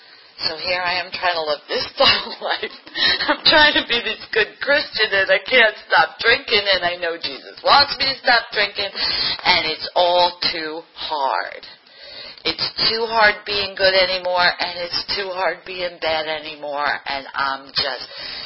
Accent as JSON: {"language": "English", "region": "New York", "country": "United States", "said": "I think I'm a New Yorker, and I'm going to let you know what I'm thinking"}